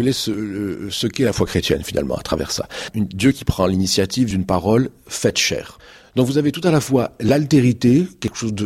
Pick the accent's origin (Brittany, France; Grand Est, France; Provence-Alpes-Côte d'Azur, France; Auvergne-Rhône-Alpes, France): Provence-Alpes-Côte d'Azur, France; Marseille; je suis marseillais. Donc au bord de la mer, mais sans connaître les marées.